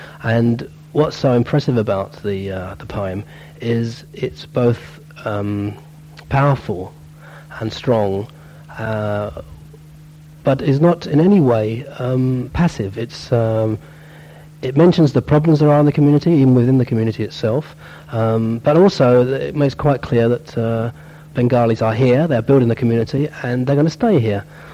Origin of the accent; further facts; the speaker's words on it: Hackney, London, United Kingdom; born there; I was actually born in Tower Hamlets. I was born in Hackney, so I've not come into the area. I've actually been here most of my life.